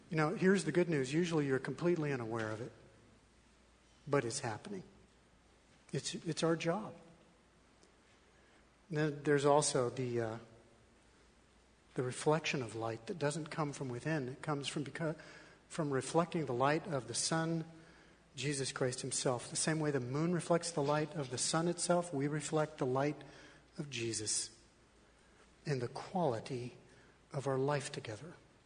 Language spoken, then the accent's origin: English; Colorado, United States; You should hear me talk about this church when I'm in my hometown in Colorado.